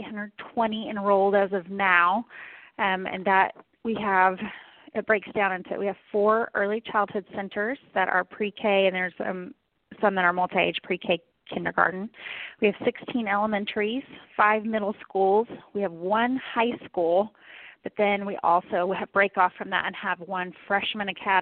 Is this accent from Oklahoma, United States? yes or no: yes; Oklahoma, United States; now in Broken Arrow, United States; I did not grow up in Broken Arrow. I grew up in Oklahoma in the southeast area, but I have lived in Broken Arrow for about 20 years now.